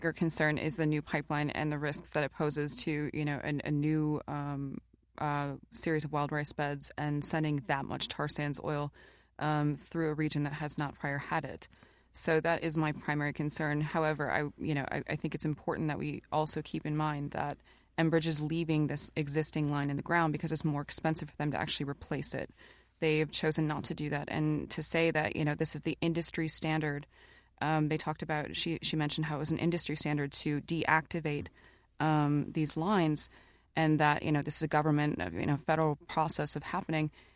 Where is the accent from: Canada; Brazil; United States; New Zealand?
United States; International Falls, Minnesota; I would start out by saying that I'm born and raised in International Falls, Minnesota. I'm a Anishinaabe, so a tribal member also from Treaty 3 on the other side of the border.